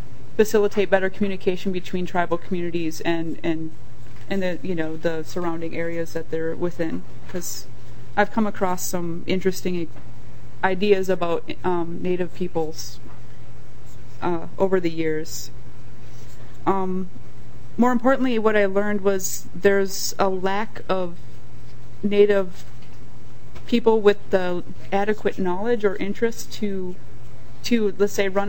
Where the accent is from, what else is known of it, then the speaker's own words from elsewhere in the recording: Bemidji, Minnesota, United States; like I said, I'm from Bemidji. We're very rural. We don't have the museum institutions.